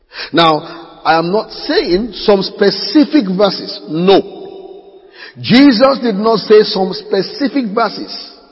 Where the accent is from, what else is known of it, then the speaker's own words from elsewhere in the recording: Ogun, Nigeria; Now, in my head, as a Nigerian Yoruba Ijebu boy, when I hear son, is the opposite of daughter.